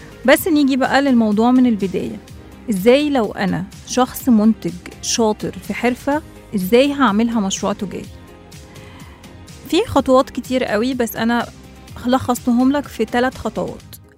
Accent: Egypt; ولأنها جزء من هويتنا كمصريين

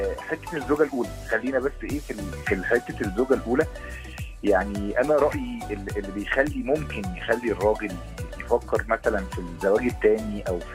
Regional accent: Egypt; بس للأسف احنا ممكن شويه كمصريين عاطفتنا بتغلب علينا

